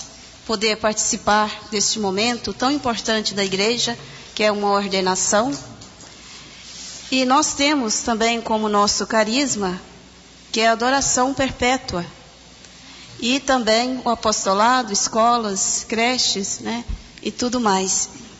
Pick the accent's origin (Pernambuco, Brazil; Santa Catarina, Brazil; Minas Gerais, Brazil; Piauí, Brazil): Minas Gerais, Brazil; eu vim de Minas Gerais, trabalho na comunidade de Meleiro